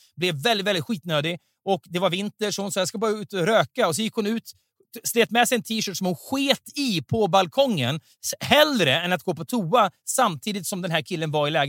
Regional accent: Otterbäcken, Västra Götaland County, Sweden; i min barndom i liksom i Juniskär, i liksom Otterbäcken

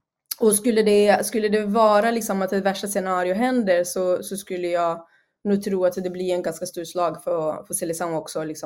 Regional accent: Brazil; 2014 när vi spelade hemma i Brasilien, jag var där och kollade på matcher och var med liksom, såg alla matcher på plats.

